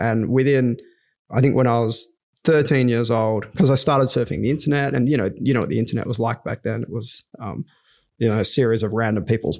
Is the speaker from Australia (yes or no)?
yes; Perth, Western Australia, Australia; Yeah, I love growing up in Perth.